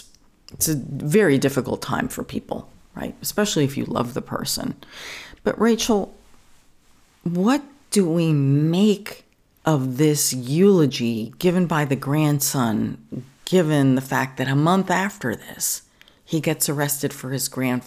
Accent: New York, United States; This one is of the few things I know growing up in New York, Ronkonkoma Station.

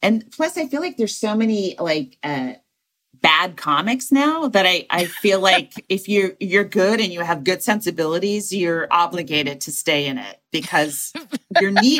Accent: Walnut Creek, California, United States; now in New York, United States; Yeah. I started in 87 and I was from Walnut Creek.

